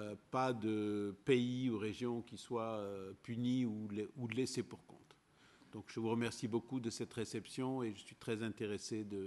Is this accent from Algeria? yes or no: no; Corsica, France; Moi-même, je viens du Sud, ça se voit. Vous pouvez le constater, je viens de l'île de Corse